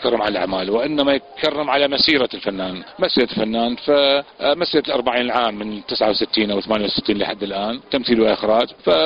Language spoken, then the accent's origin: Arabic; Iraq; moved away; بعد ما ابتعدت عن وتغربت عن بلدي 16 عام. أنا طلعت من العراق عام 1996